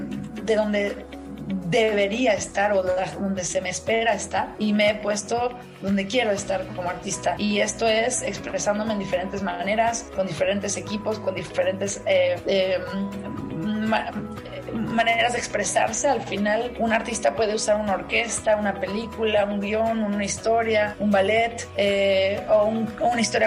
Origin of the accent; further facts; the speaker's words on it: Mexico; como persona, como amiga, como ser humano, como mexicana y como mujer también